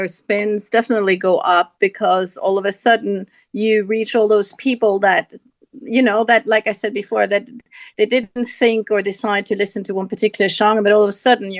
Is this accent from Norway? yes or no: yes; Norway; And for me, I grew up in Norway, and I didn't really particularly like the snow other than Christmas.